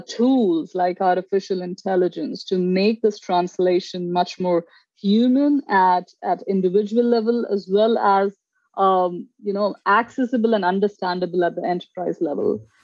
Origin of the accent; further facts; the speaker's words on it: India; moved away; also born or lived in Barcelona; I come from India and I lived in Barcelona for about 8 years. I did my master's, my undergrad, my first job, everything there.